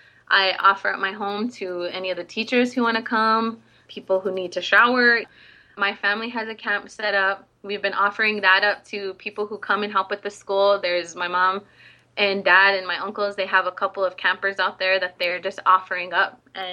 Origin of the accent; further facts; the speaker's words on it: Standing Rock, United States; Like I just said … I'm from Standing Rock, and I shake your hand with a heartfelt handshake.